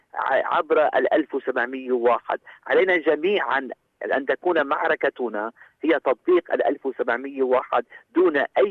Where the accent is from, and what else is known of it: Lebanon